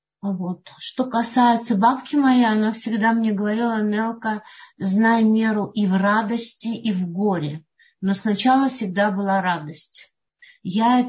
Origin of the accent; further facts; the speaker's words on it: Western Ukraine, Ukraine; born there; Хотя у меня в паспорте написано русская, у мамы написано гречанка. Родилась я в Западной Украине, где сейчас идет война и бесконечно плачет мое сердце об Украине.